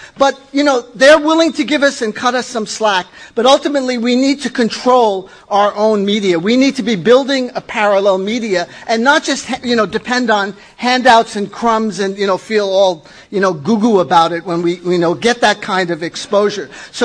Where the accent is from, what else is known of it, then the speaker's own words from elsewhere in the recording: New York City, New York, United States; accent: New York; and I'll speak really fast because I'm from New York City. If you can pick it up from my accent